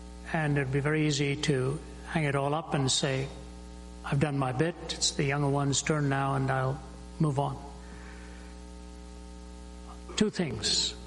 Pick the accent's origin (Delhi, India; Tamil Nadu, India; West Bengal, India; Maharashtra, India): Delhi, India; When I was a youngster growing up in Delhi and then becoming a fan of a lot of Western music